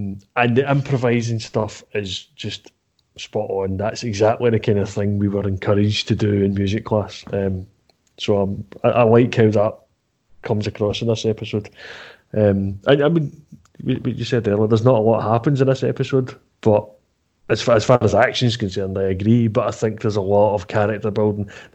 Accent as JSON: {"language": "English", "region": "Scotland", "country": "United Kingdom", "said": "Being Scottish, I recognised that the first time I heard it."}